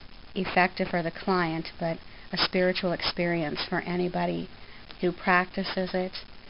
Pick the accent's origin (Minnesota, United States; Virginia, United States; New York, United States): Minnesota, United States; Detroit Lakes; I'm from Detroit Lakes, Minnesota.